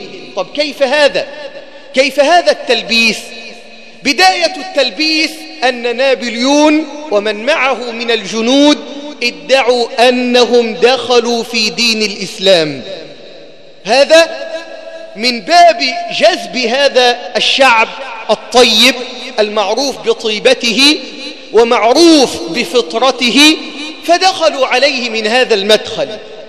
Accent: Egypt

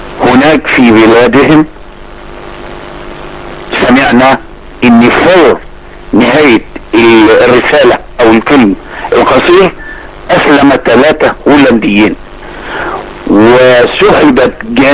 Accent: Dimo, Faiyum Governorate, Egypt; born or raised there

